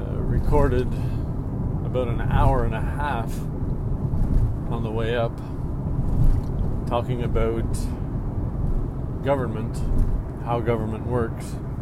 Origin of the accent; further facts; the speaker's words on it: Judique, Nova Scotia, Canada; As a young person growing up in Judik, which is on the western side of Cape Breton Island